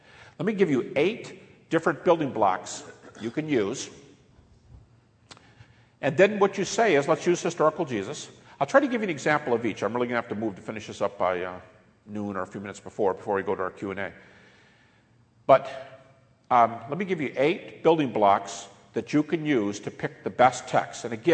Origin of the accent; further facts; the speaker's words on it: Detroit, Michigan, United States; I'm from Detroit, and I remember a couple places. One was an inner city situation.